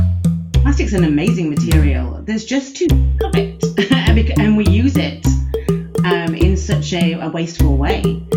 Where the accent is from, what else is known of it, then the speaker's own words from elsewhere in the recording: United Kingdom; now in Eindhoven, Netherlands; Hello, I'm in Eindhoven in the Netherlands. Mm-hmm. But I'm British, as you can maybe tell.